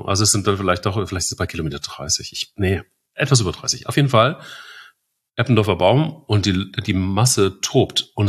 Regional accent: Hesse, Germany; Ich bin auch Hesse

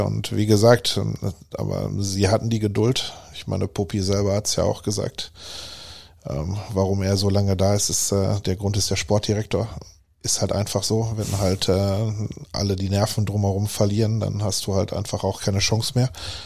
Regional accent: Mannheim, Baden-Württemberg, Germany; ich wohne ja auch noch da in Mannheim

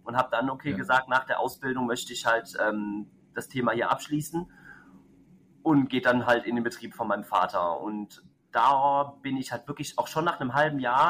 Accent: Kall, North Rhine-Westphalia, Germany; Ich bin aus der Eifel, aus Mechernich und also mein Büro ist in Mechernich. Gebürtig komme ich aus Kall und auch ansässig jetzt da, genau.

